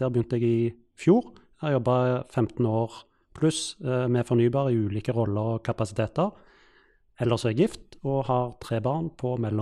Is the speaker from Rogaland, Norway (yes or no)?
yes; Stavanger, Rogaland, Norway; Venner fra når jeg vokste opp I Stavanger